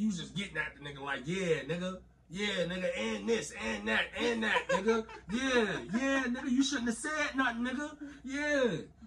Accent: Florida, United States; Honestly, I'm from Florida.

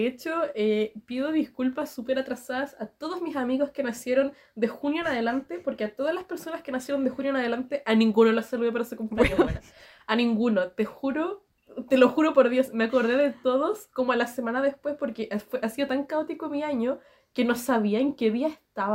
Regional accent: Chile; moved away; la mejor Navidad objetivamente que he tenido desde que me fui de Chile

